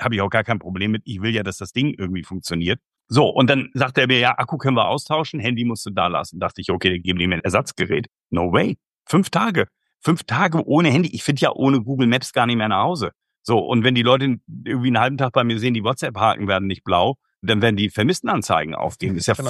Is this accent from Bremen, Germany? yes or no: yes; Bremen, Germany; Ja, ich bin ja Bremer